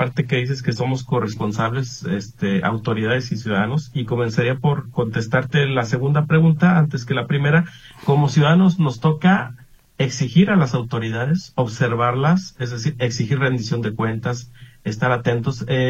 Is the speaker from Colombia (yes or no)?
no; Jalisco, Mexico; los ciudadanos pretendemos o queremos como mexicanos o como jaliscienses